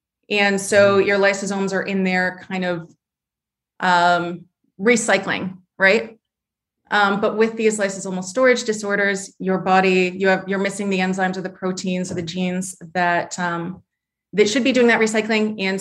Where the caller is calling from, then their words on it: Columbus, Ohio, United States; I am calling from just outside of Columbus, Ohio.